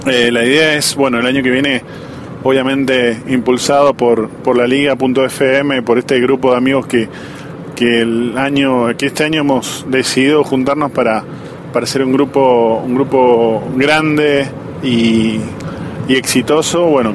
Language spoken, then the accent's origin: Spanish; Argentina; Los que somos argentinos estamos orgullosos de ser argentinos.